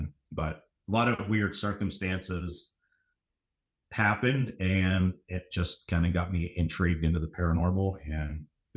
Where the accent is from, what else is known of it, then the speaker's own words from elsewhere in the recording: Pittsburgh, Pennsylvania, United States; I'm from the Pittsburgh area.